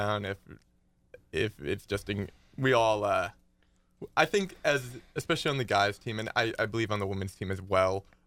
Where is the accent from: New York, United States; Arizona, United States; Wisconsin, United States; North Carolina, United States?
Wisconsin, United States; Wisconsin Rapids; So I'm actually from Wisconsin. I grew up central Wisconsin, went to high school in Wisconsin Rapids.